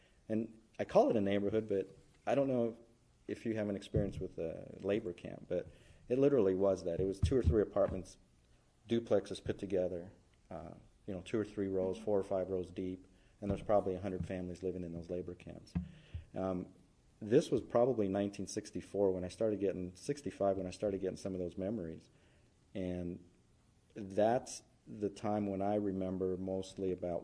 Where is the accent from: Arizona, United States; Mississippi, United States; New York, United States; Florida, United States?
Arizona, United States; El Mirage; born there; I was born here in Arizona in El Mirage, a little town just a little bit south, northwest of here.